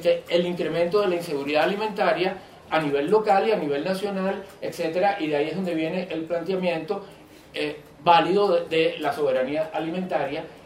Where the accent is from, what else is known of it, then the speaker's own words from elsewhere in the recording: Venezuela; Hay un argumento que incluso en mi país, que es Venezuela, lo usan para hacer concesiones de agrocomercio y de explotaciones, sobre todo extractivas.